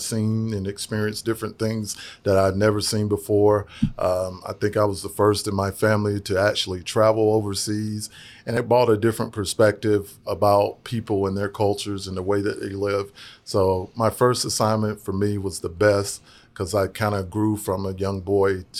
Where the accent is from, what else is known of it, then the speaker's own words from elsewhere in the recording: Alabama, United States; A little bit about my background. I'm from Alabama, big Roll Tide fan.